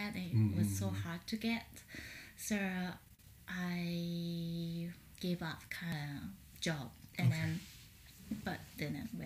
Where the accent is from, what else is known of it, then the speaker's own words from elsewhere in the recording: Chiba, Japan; moved away as an adult; I was born and raised in Saba, Chiba Prefecture.